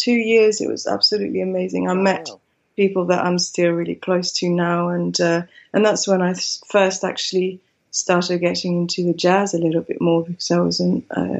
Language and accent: English; southern France, France; also born or lived in Milan, Italy; I grew up in the south of France. So I was born in Italy. I lived in Milan for the first 2-3 years of my life.